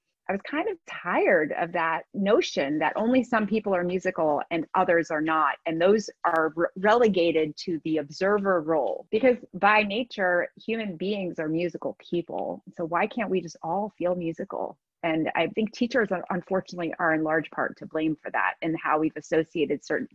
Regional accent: New Jersey, United States; born there; I was born in New Jersey.

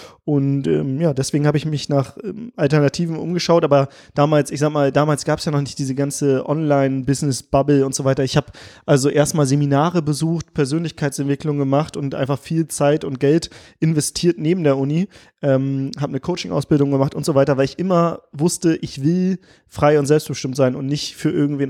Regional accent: Lower Saxony, Germany; herzlich willkommen aus meiner Heimat, der Lüneburger Heide.

